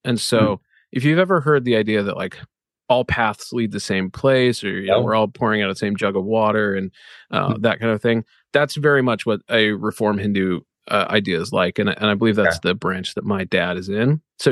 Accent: Omaha, Nebraska, United States; also born or lived in Kansas City; So I'm from Omaha originally, although born in Kansas City, but spent most of my life here.

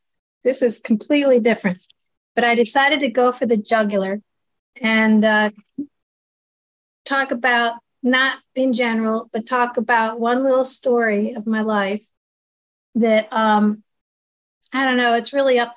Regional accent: New Jersey, United States; born there; I'm 63. I was born in 1958 in New Jersey.

